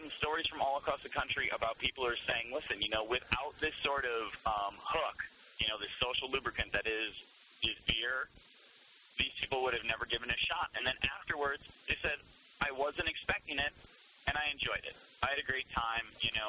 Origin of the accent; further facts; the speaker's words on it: Wisconsin, United States; I'm from Wisconsin, and there's a local brewer called Lakefront